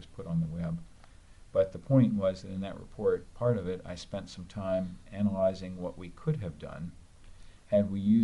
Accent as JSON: {"language": "English", "country": "United States", "said": "Well, I certainly see it that way because I am an American."}